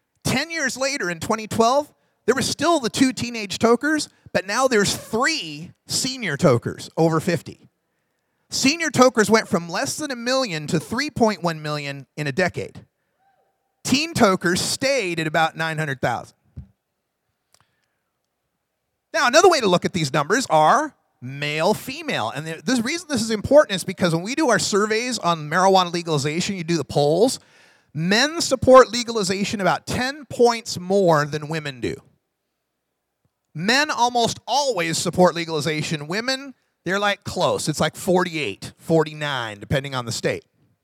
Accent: Oregon, United States; I'd like to brag a little that my home state of Oregon is the most pot-smoking state in the country.

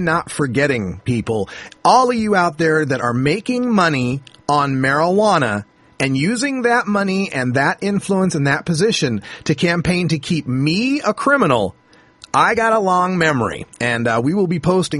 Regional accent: Portland, Oregon, United States; hey, I'm from Portland, Oregon, but I'm beginning to be moving down to Northern California.

